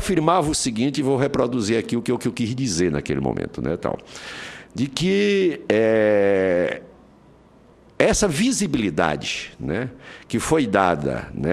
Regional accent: Piauí, Brazil; meus filhos moram no Piauí, eu sou do Piauí

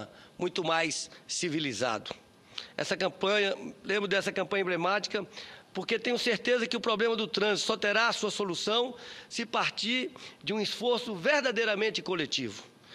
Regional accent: Brasília, Federal District, Brazil; dava orgulho, como brasiliense, viajar para outros locais do Brasil

